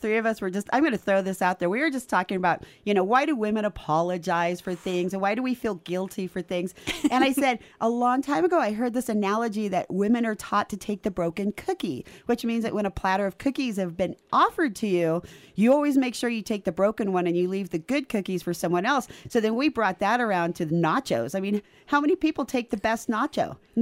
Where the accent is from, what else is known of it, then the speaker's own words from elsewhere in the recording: California, United States; I mean, I'm from Southern California, so I feel like I don't know, like could totally connect to this.